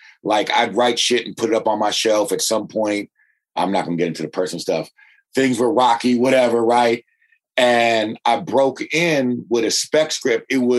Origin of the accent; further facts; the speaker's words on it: Berkeley, California, United States; And I'm from Berkeley, right next door to Oakland, and grew up in a very, very working class, old school working class neighborhood.